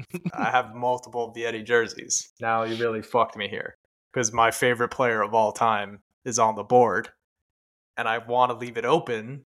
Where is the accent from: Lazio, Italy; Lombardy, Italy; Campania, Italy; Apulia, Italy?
Apulia, Italy; Bari; but also Bari, my hometown, is in the mix on signing him.